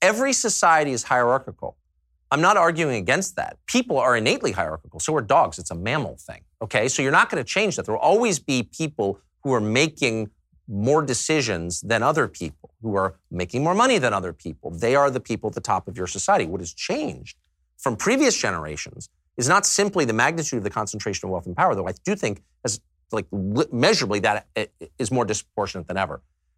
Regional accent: La Jolla, California, United States; also born or lived in Georgetown, Washington, United States; I grew up in La Jolla and Georgetown. I'm not here to give you the view from coal country.

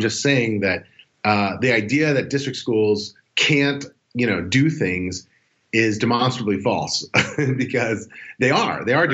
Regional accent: California, United States; I'm worse than not knowing anything because I'm from Silicon Valley.

